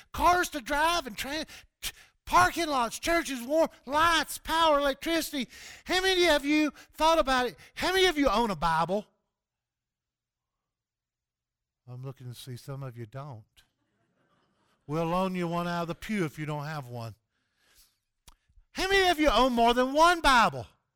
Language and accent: English; Southeast, United States; I grew up in the Southeast, you can kind of tell.